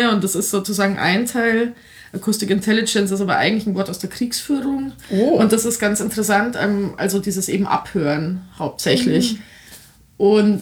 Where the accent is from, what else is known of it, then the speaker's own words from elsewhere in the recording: Bavaria, Germany; als Bayerin